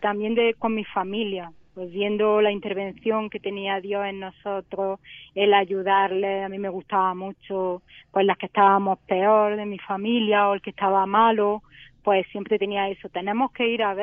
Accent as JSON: {"language": "Spanish", "town": "Granada", "region": "Andalusia", "country": "Spain", "tie": "born or raised there", "moved": "as an adult", "lives_now": "Madrid, Spain", "said": "Yo soy de Granada y he estado siempre en Granada, y ahora desde hace pues ya 5 años casi me trasladaron aquí a Madrid."}